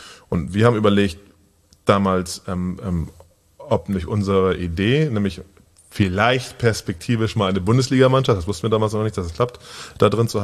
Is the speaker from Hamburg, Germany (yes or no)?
yes; Wilhelmsburg, Hamburg, Germany; ich komme aus Wilhelmsburg